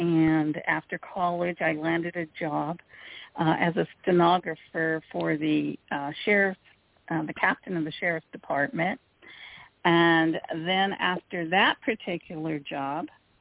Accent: California, United States; Well, I grew up here in California, and I spent a lot of time with my grandparents who came here from Italy, Sicily and Naples areas

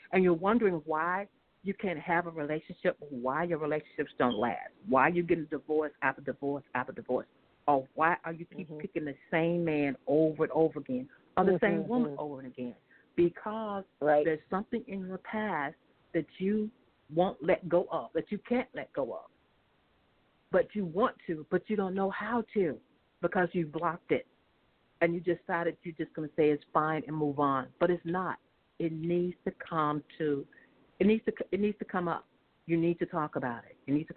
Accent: the South, United States; growing up in the South as African American, Black, or however you want to say it and stuff and everything

